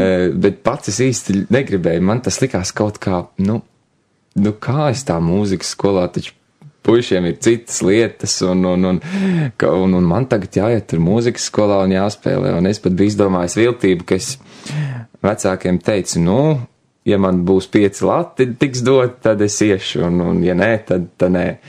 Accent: Jēkabpils Municipality, Latvia; Es nāku no Jēkabpils rajona. Rites pagasts, tā ir pati Lietuvas pierobeža, burtiski no lauku mājām, tas ir 1,5 km līdz robežai, un tad Lietuvas pierobeža tā ir.

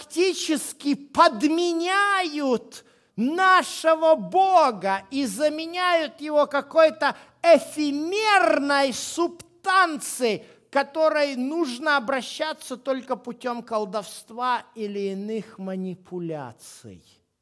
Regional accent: Poltava Oblast, Ukraine; moved away; мы не местные на Западной Украине, мы приехали с степной Украины, из Полтавской области, лесостепь, понимаете?

